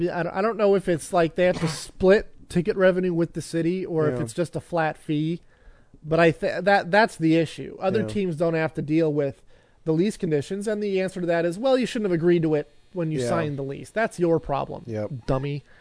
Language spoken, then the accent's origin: English; Oklahoma City, Oklahoma, United States; We're from Oklahoma City.